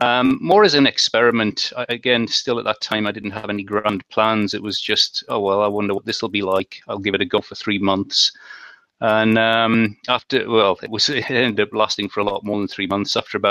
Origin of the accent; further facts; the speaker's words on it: North East England, United Kingdom; I had a pretty average upbringing for the UK. I grew up in Northeast England, I guess, kind of working class background.